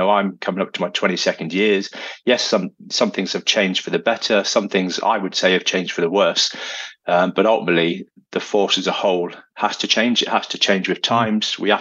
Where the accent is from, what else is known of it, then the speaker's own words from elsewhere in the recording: Scotland, United Kingdom; So most of my childhood, I grew up in Scotland, in the Highlands.